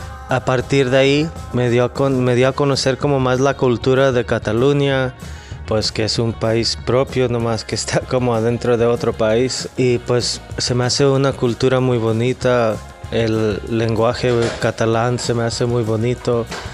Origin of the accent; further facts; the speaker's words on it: Long Beach, California, United States; él era de Long Beach, California, de donde yo soy